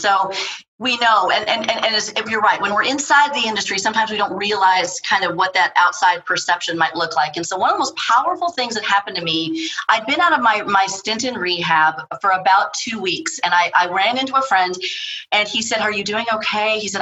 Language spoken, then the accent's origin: English; Chicago, Illinois, United States; it was in Chicago, which is my hometown. That's where I grew up.